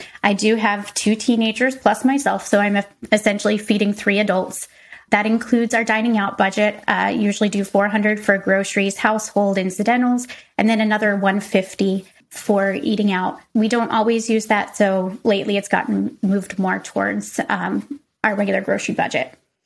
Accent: Fort Worth, Texas, United States; also born or lived in Detroit; But that's where I moved from whenever I moved back to Texas, which is my hometown here in Fort Worth.

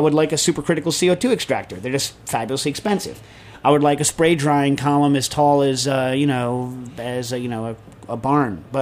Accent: New York, United States; I grew up around New York loving the hell out of them.

